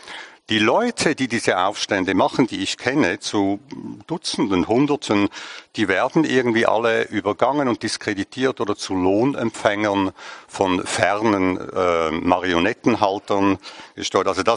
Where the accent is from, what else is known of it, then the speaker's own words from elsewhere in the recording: Zurich, Switzerland; sollte ich als Zürcher sagen